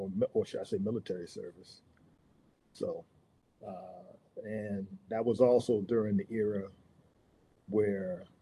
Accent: Youngstown, Ohio, United States; also born or lived in Ravenna; I grew up in Youngstown. Born in Ravenna, but I grew up in Youngstown for the most part.

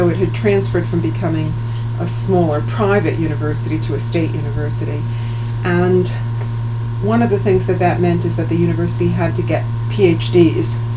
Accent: New York City, New York, United States; I'm from New York City originally, and was born in 1940. My parents came there from West Virginia.

